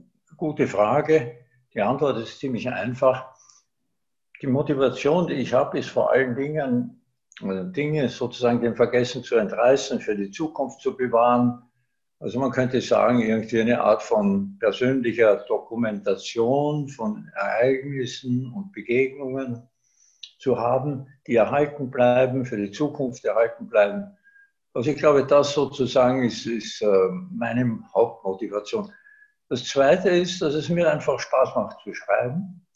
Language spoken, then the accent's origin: German; Baden, Lower Austria, Austria; also born or lived in Argentina; in meiner Heimatstadt Baden bei Wien, auch in Wien selbst, wo ich ja mein Leben lang berufstätig war, in Pongau, auch in meiner zweiten Heimat Salzburg